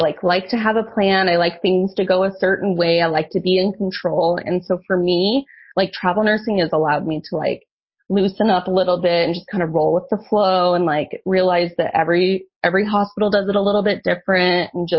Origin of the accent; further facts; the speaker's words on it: Craig, Colorado, United States; I took an assignment actually in the town I grew up in Craig. And I was staffed there for a year.